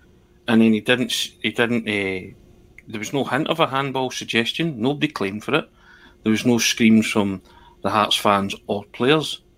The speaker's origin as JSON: {"language": "English", "town": "East Kilbride", "region": "Scotland", "country": "United Kingdom", "said": "I think everybody knows I'm from East Kilbride, which is just down the hill from Hampden"}